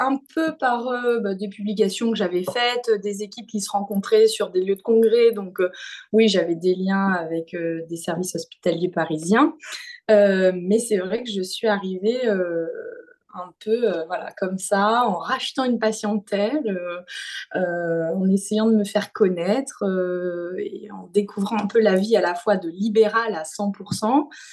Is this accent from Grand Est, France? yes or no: no; Nice, Provence-Alpes-Côte d'Azur, France; je suis niçoise, j'ai fait mes études à Marseille, donc je suis restée 9 ans à Marseille et je suis depuis 2015 arrivée à Paris